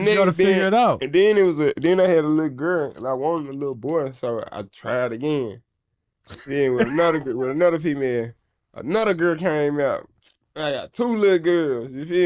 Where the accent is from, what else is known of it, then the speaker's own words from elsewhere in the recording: Memphis, Tennessee, United States; moved away as an adult; now in Atlanta, United States; I moved from Memphis. I left Memphis, went clean in Atlanta. I'm going to turn 30 in a couple of weeks. So shit, it's like, I've been down there like 10 years.